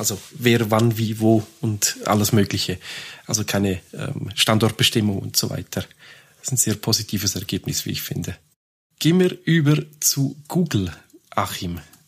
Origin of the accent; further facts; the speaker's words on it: Switzerland; Das ist aber bei uns in der Schweiz auch so.